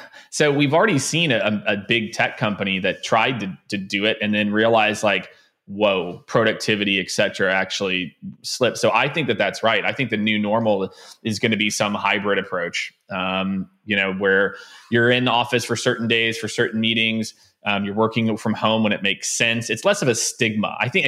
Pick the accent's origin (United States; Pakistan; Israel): United States; Kansas City, Missouri; also born or lived in Tampa / Phoenix / San Francisco; now in New York, United States; I grew up in Kansas City. Go Chiefs, for those who don't know. And then moved to Tampa, then Phoenix for 5 years, San Francisco for 2.5, New York for 6.